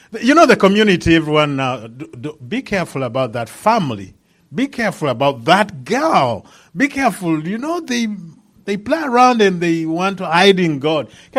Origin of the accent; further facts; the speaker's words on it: Uganda; now in Lesotho; I'm from Uganda. But I don't live in Uganda. I live in Lesotho.